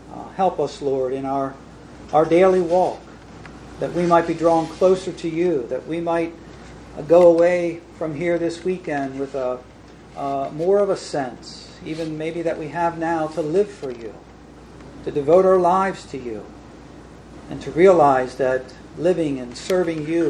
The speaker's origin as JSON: {"language": "English", "town": "York", "region": "Pennsylvania", "country": "United States", "said": "I hail from York, Pennsylvania."}